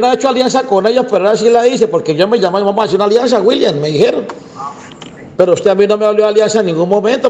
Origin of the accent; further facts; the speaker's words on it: Cúcuta, Norte de Santander, Colombia; si yo soy de Cúcuta y el patio es de Cúcuta, ¿sí me entiende? Yo soy aquí y fomento el empleo a muchos cucuteños